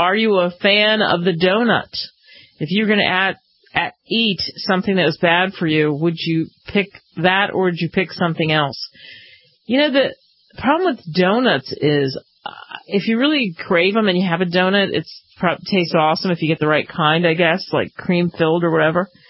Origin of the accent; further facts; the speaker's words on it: Philadelphia, Pennsylvania, United States; Remember, I am from Philadelphia, the land of the cheesesteak.